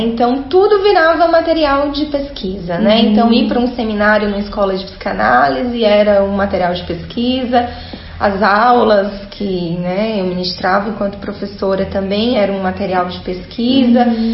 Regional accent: Fortaleza, Ceará, Brazil; also born or lived in Salvador, Brazil / France; Inicialmente em Fortaleza, depois eu sou de Fortaleza.

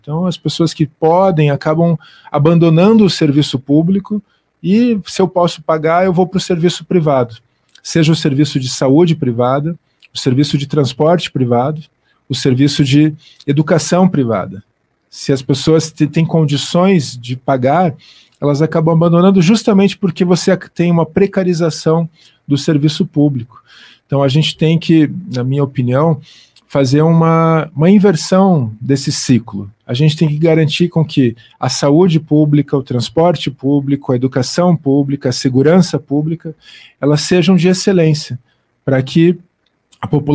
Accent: Curitiba, Paraná, Brazil; eu sou de Curitiba, né? Nasci aqui, tenho família aqui, minhas filhas nasceram, estão vivendo e crescendo aqui em Curitiba, e tenho muitas raízes aqui na cidade.

